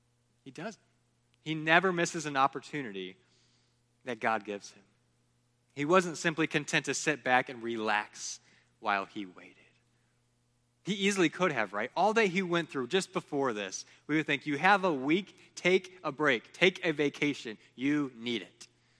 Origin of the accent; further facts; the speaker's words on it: Lima, Peru; I grew up in Lima, Peru, which was 8 million people.